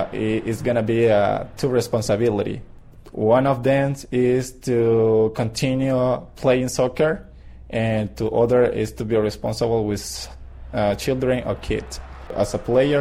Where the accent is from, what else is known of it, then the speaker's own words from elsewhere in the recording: Tola, Rivas, Nicaragua; English is a second language; I'm from Nicaragua. I come from Rivas. I original from my town, Tola.